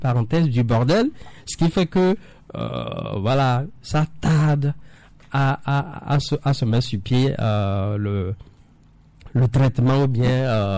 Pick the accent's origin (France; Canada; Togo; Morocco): Togo; Nous sommes combien de Togolais dans nos Togo